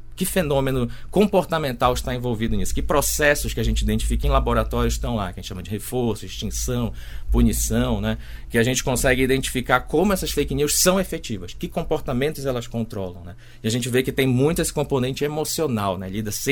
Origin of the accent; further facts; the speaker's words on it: Pará, Brazil; porque eu sou paraense, vim lá do Pará, né?